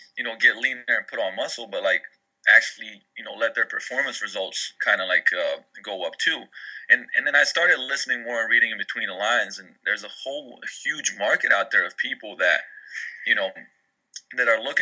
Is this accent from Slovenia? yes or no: yes; Slovenia; moved away as an adult; also born or lived in London; now in Seattle, United States; I own a facility out here in Seattle. I'm actually originally from Slovenia in Europe, and grew up there, traveled a lot, lived in London for a while